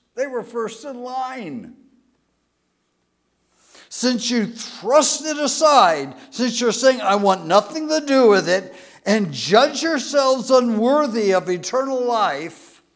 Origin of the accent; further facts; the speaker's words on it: Scotland, United Kingdom; My last name's Jewish, but I'm a Scotsman. My dad was adopted.